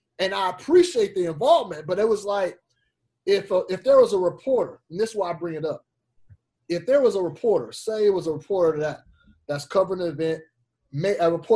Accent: Fresno, California, United States; I wanted to go back mm-hmm. to my hometown of Fresno and participate in one there.

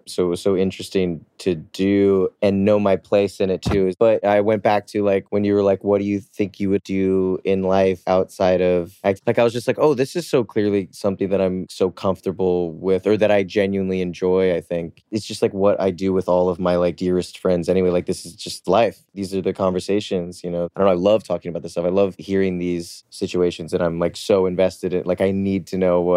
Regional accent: New Jersey, United States; So I grew up in New Jersey. And so New York was always my mecca from a very like young fundamental age.

